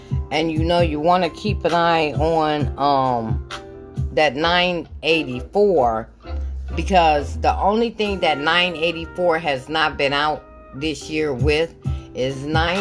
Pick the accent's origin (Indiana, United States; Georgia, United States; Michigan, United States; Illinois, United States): Michigan, United States; they know I'm from Michigan, okay?